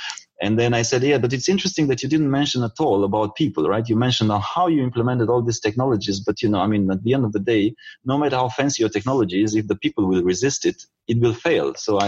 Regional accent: Romania; English is a second language; I come from Romania originally.

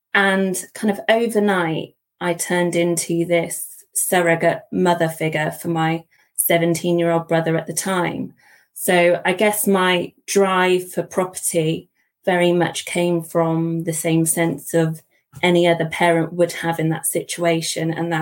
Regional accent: Bath, South West England, United Kingdom; now in Bristol, United Kingdom; I was born and raised in Bath, but I now live in Bristol.

